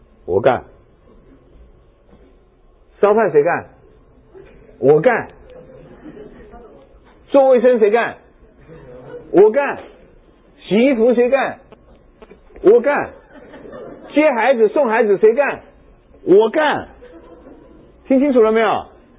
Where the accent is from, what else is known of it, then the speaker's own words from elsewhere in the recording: Hunan, China; 我说我不是，我湖南人。